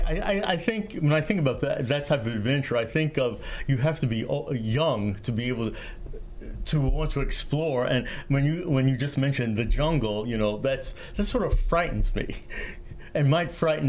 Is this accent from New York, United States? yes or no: yes; Brooklyn, New York, United States; the language that is totally foreign to me growing up in Brooklyn, New York